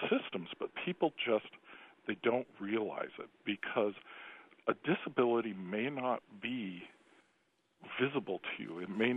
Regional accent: Midwest, United States; I love about living in the Midwest, and I am a Midwesterner

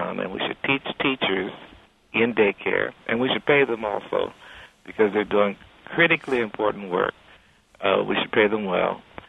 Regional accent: East Chicago, Indiana, United States; I started out to become a general practitioner of medicine in my hometown of East Chicago, Indiana. And I'm from a low-income family.

